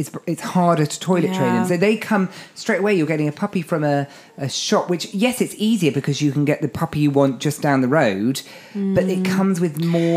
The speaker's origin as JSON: {"language": "English", "country": "United Kingdom", "said": "Being British, you suddenly feel a bit guilty going into these places"}